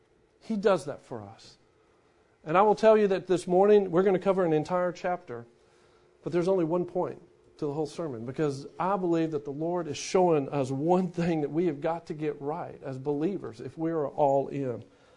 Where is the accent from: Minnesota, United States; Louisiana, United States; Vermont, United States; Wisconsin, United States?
Louisiana, United States; Shreveport; also born or lived in Ruston; I was 22 from Shreveport, then Ruston.